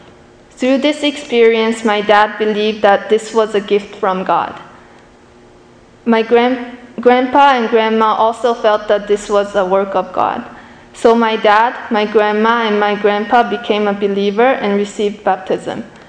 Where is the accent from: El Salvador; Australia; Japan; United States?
Japan; also born or lived in Seoul, Korea; I was born in Seoul, Korea, and when I was four years old, our family moved to Japan.